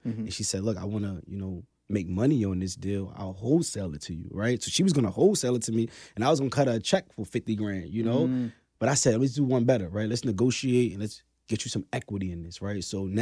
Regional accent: Brooklyn, New York, United States; So I'm growing up in Brooklyn. I'm seeing gangbangers. I'm seeing drug dealers. I'm seeing scammers.

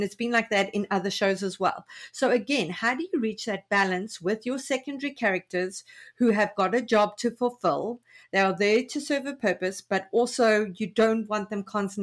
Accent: South Africa; I know with my first novel as a South African, I was throwing in Afrikaans words that were authentic to those characters

